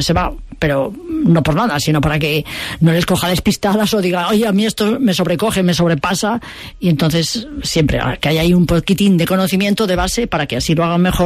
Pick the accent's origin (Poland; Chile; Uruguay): Poland; Spanish is a second language; O sea, yo soy polaco